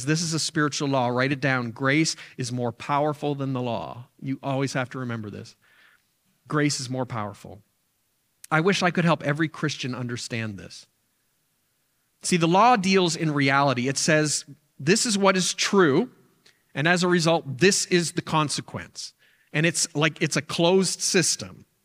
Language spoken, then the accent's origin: English; the Maritimes, Canada; I grew up in the Maritimes.